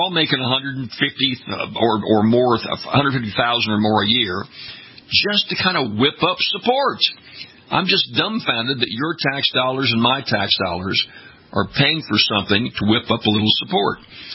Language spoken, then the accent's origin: English; Louisiana, United States; most of which were not even people from my home state. So there's not a lot of focus from these folks who are coming back home to Louisiana.